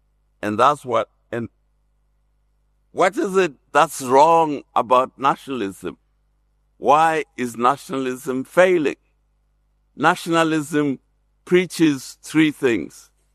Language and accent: English; South Africa; So the challenge that we are faced with as South African citizens is, what are we going to do about it?